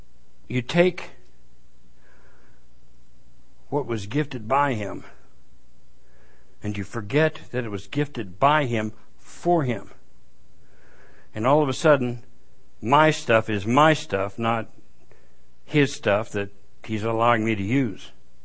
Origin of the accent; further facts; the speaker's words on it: Oklahoma, United States; I says, I'm from Oklahoma.